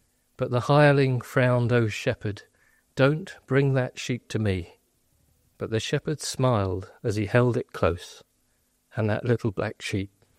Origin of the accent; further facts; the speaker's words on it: Sheerness, South East England, United Kingdom; It was a delightful place called Sheerness.